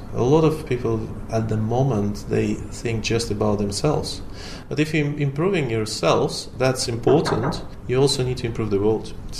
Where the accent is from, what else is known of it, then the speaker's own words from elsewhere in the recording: St. Petersburg, Saint Petersburg, Russia; I'm trying to plan to stay at my hometown in St. Petersburg to catch some of the World Cup games down there.